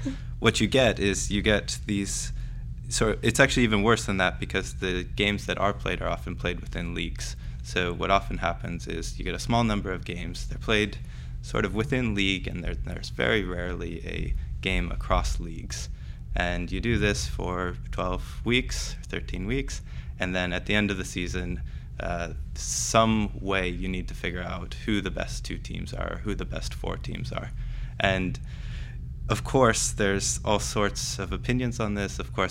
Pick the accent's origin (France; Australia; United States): United States; Oregon; moved away as an adult; also born or lived in Toronto, Canada / Cambridge; I grew up in Oregon. I went to school there as a kid. I went to Stanford as an undergrad, did computer science, and then upon finishing there, I went over to Toronto for a master's and a PhD.